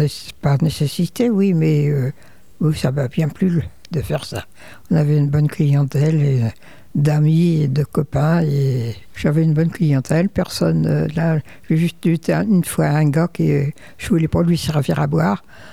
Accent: Pays de la Loire, France; Je me suis mariée à un garçon de Château-Giron. Et je venais de la Loire-Atlantique.

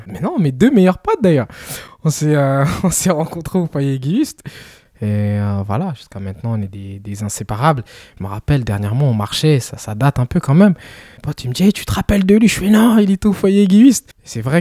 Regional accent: Rwanda; now in France; En tant que Rwandais, qui a plus ou moins grandi, qui a aussi cette culture française, parce que j'ai fait mes classes ici, mon identité africaine reste inculquée

